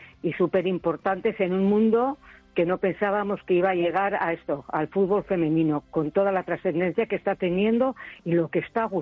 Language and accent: Spanish; Eibar, Basque Country, Spain; Mira, yo que conozco un poco, lo que más conozco, porque yo soy de Eibar